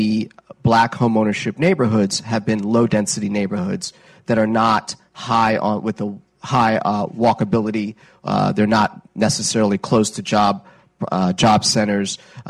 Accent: Washington, District of Columbia, United States; I grew up in Washington, D.C.

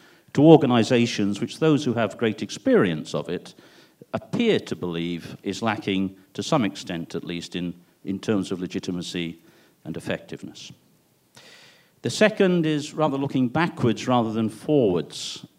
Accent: United Kingdom; I'm a Brit and I don't understand baseball

